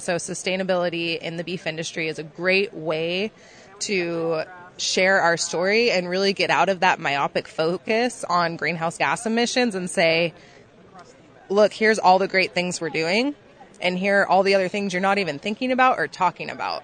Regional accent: San Diego, California, United States; I grew up in San Diego.

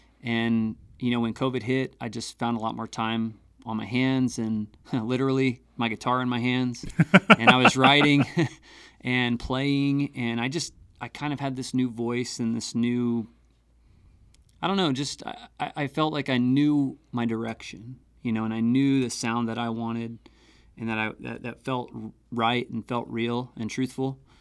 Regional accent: Oklahoma, United States; you know, I grew up in Oklahoma, and I spent a lot of time crossing the Red River, back and forth between Oklahoma and like the Dallas area

